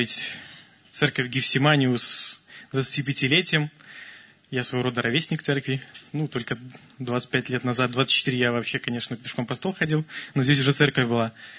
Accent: Belarus; Но мы тоже белорусы в основном, выходцы оттуда.

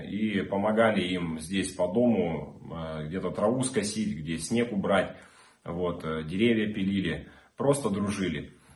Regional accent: Bratsk, Irkutsk Oblast, Russia; born there; Мне 35 лет, и у меня есть семья и трое детей. Я сам родился в Сибири, в городе Братске, в семье пастора церкви, многодетной семье.

